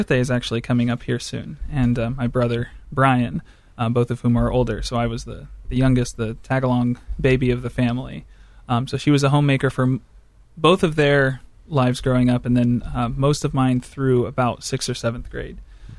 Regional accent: Ohio, United States; I grew up in Scioto County, Ohio. Not a lot of people know where it is.

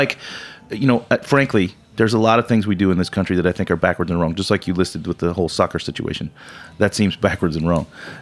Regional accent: Atlanta, Georgia, United States; born there; I was born in Atlanta.

